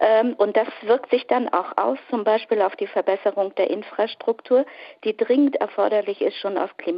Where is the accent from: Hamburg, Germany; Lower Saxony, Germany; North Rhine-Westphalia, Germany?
Hamburg, Germany; also born or lived in Tübingen; Ich bin in Hamburg aufgewachsen, über 20 Jahre, war dann in kleineren Städten in Niedersachsen, dann in Tübingen 40 Jahre, Studentenstadt, großes Leben und lebe jetzt im Rems-Murr-Kreis in einem ganz kleinen Dorf aus privaten Gründen.